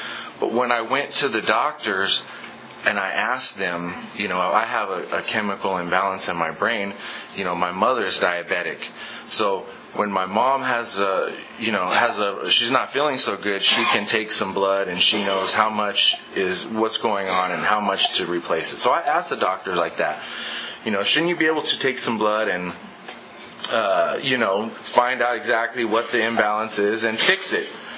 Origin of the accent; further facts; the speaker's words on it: Selma, Alabama, United States; I'm from Selma.